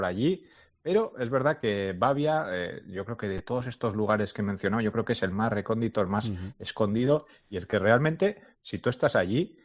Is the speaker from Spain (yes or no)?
yes; Navarre, Spain; para los que somos de Navarra y bueno, pues nos gusta un poquito pues la naturaleza